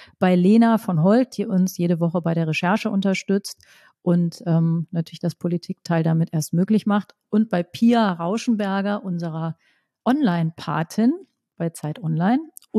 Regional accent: North Rhine-Westphalia, Germany; ich bin ja auch im Rheinland groß geworden

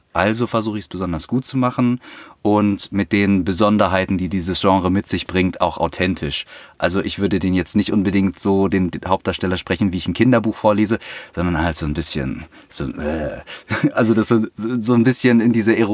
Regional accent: Berlin, Germany; Also ich komme aus Berlin … bin Sprecher und Musiker

